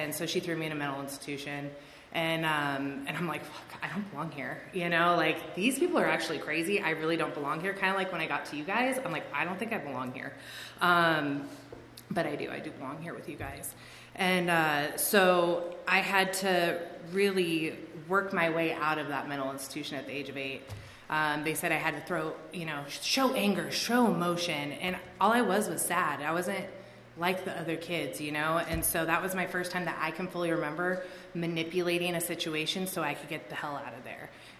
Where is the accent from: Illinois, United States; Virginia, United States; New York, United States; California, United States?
California, United States; also born or lived in Oceanside; now in Lancaster, United States; I was born in Oceanside, California, on Camp Pendleton, at a naval base and a naval hospital. And life was good growing up in San Diego County, not gonna lie.